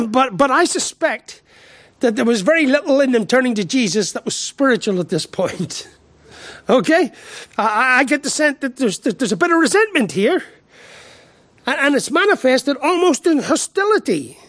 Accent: Ireland; I'm an Irishman and I really struggle with that.

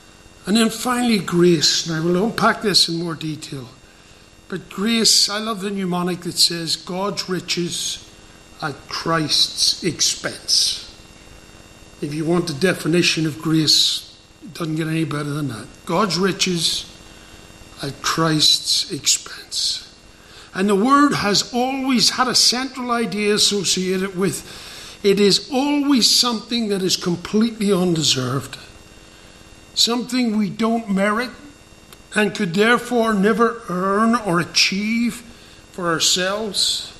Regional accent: Ireland; I'm an Irishman. I could never get away with saying that publicly.

